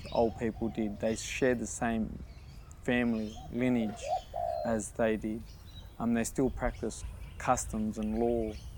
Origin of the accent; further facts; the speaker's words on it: Botany Bay, New South Wales, Australia; I'm from the Larapa's Aboriginal community here at Botany Bay.